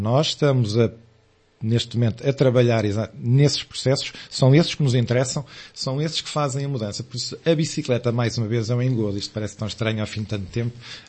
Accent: Gafanha da Nazaré, Aveiro, Portugal; Eu sou natural da Gafanha da Nazaré.

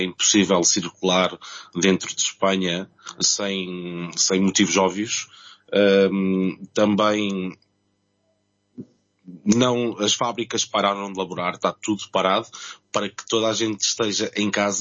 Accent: Bustos, Aveiro, Portugal; now in Alicante, Spain; sou de Bustos, e fiz a minha trajetória académica em Mirandela, regressei a Oliveira do Bairro, entretanto estive 3 anos em Ílhavo

